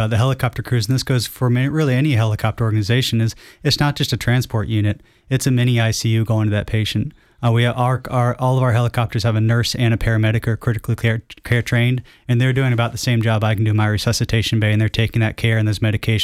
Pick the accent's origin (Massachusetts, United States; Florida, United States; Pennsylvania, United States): Florida, United States; Jacksonville; I grew up in Jacksonville, and I have too.